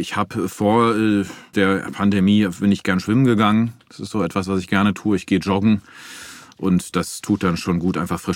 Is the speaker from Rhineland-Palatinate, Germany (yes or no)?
no; North Rhine-Westphalia, Germany; ich komme aus Mahlenberg, ist ein ganz kleiner Ort.